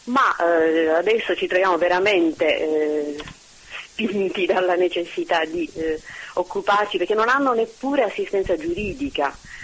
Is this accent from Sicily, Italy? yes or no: yes; Palermo, Sicily, Italy; Noi, diciamo, io sono di Palermo